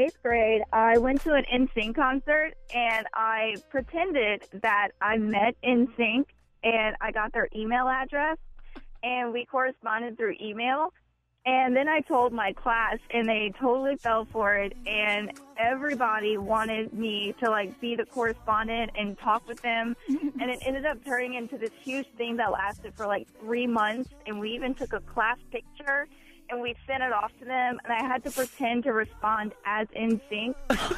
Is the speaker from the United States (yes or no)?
yes; Louisiana, United States; Well, I'm from South Louisiana, so it was a school in South Louisiana.